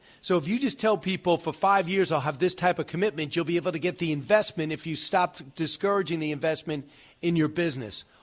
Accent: New York, United States; listen, I grew up in New York on Long Island.

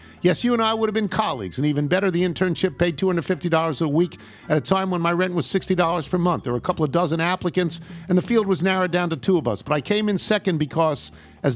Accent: Australia; As an Aussie

